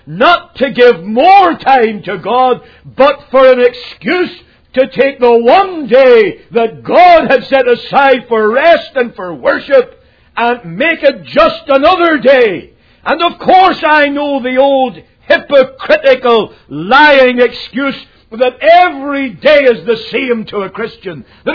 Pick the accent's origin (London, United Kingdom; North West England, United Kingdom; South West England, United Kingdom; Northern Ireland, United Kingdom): Northern Ireland, United Kingdom; When he heard I was from Northern Ireland, he asked for an insight into what was happening there.